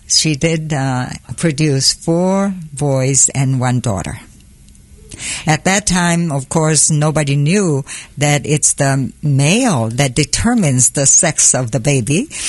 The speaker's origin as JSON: {"language": "English", "country": "South Korea", "tie": "born or raised there", "second_language": "English", "said": "Yes. I was 7 years old during the Korean War. Even before that, I have a story to share with you. It was a patriarchal society, totally male-dominated values every day for men and women to have to follow."}